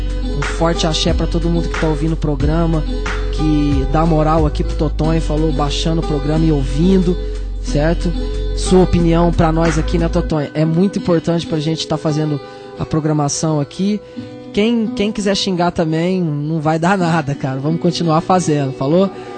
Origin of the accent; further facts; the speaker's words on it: Uberaba, Minas Gerais, Brazil; mandar um forte abraço pra toda Uberaba, né, todos a minha terrinha, falou?